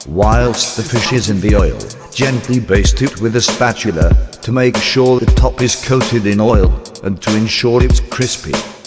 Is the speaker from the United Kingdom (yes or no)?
yes; United Kingdom; I'm British, and I'd figured this would be the best use of 6 minutes